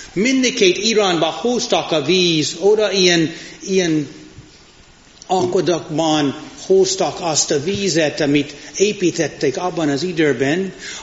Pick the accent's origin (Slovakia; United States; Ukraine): United States; now in Hungary; Én az Egyesült Államokból jöttem